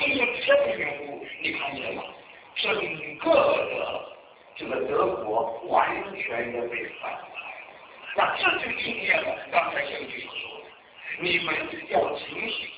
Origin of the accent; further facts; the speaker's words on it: China; 我虽然我们中国人，虽然有人在美国